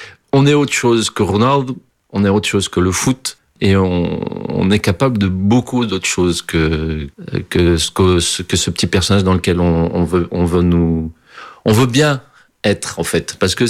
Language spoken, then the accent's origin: French; Portugal; moved away; also born or lived in France / Belgium; Je suis né en France, mais j'ai grandi au Portugal. Et ensuite, à la séparation de mes parents, je suis parti en Belgique. Donc, j'étais un franco-portugais de Belgique. J'affirme une certaine belgitude aussi.